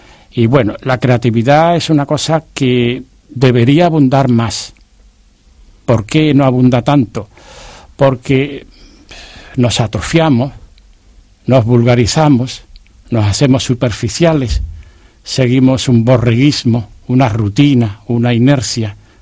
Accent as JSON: {"language": "Spanish", "region": "Andalusia", "country": "Spain", "said": "yo soy andaluz y yo prácticamente ha sido un humor continuo durante mi infancia y durante mi juventud."}